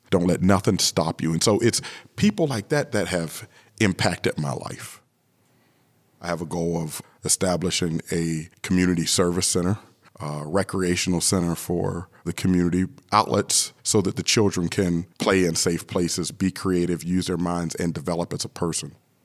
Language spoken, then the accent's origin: English; Aliquippa, Pennsylvania, United States; I was born on November the 19th, 1971 in Aliquippa, Pennsylvania. And I've lived in this region pretty much all my life.